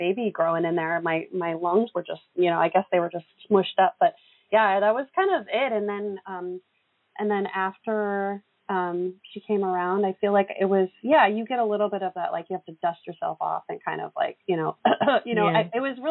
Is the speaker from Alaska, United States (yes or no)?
yes; Alaska, United States; She took my sister and I to folk festivals. We grew up in Alaska.